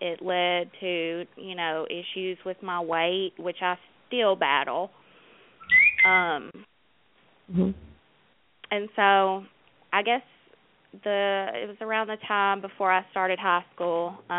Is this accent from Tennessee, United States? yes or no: yes; Tennessee, United States; I'm a 28-year-old recovering addict, and I'm from Middle Tennessee.